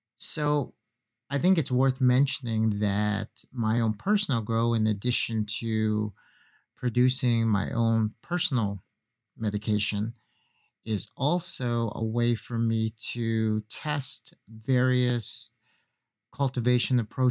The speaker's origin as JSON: {"language": "English", "country": "Canada", "said": "I am a Canadian ACMPR home grower."}